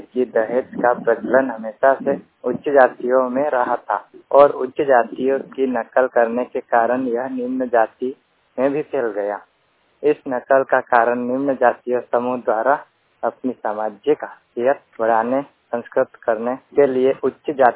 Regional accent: Andral, Madhya Pradesh, India; बड़वानी जिले के ग्राम पंचायत अंदराल का निवासी हूँ।

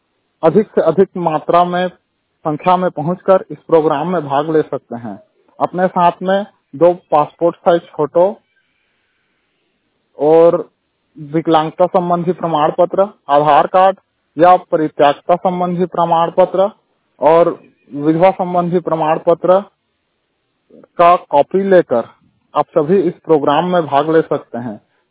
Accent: Chhattisgarh, India; मैं जिला जांजगीर चांपा छत्तीसगढ़ का रहने वाला हूं।

